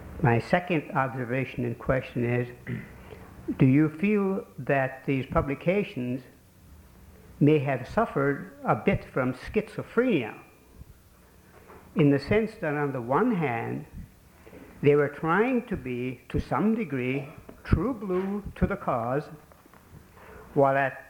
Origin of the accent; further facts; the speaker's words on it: Hudson, Wisconsin, United States; And I come from Hudson, Wisconsin.